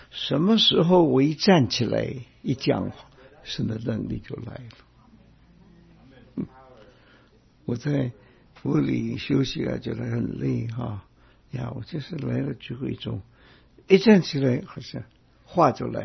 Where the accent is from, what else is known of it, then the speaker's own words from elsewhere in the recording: China; 就像我们中国人说，人在福中不知福